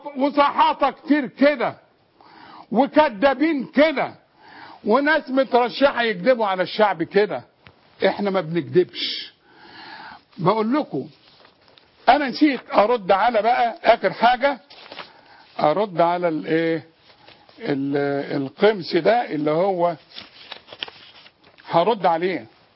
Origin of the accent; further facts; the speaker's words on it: Egypt; علينا كمصريين